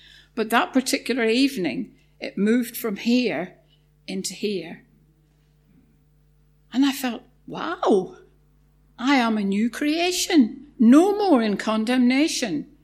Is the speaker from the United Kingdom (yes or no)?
yes; Northern Ireland, United Kingdom; I grew up in Northern Ireland. I went to a congregational church from being a young child.